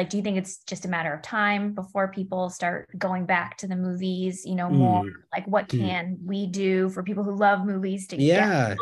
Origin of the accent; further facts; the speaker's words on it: Midwest, United States; moved away as an adult; But I remember I grew up in the Midwest and I moved to New York after college.